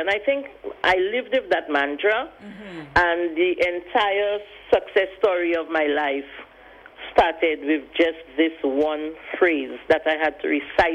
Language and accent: English; Castries, St. Lucia; I was born in St. Lucia, right. Actually from Castries, La Panse, to be correct.